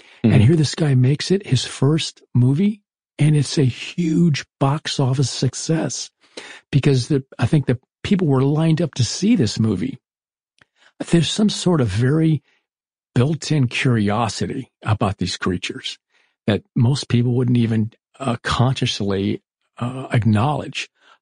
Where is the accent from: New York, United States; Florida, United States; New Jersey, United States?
Florida, United States; I was growing up in Florida. We had the Everglades just outside of us.